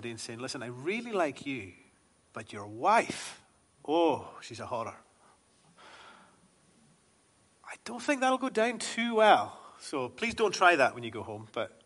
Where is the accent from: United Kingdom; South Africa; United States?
United Kingdom; Scotland; I grew up in the Western Isles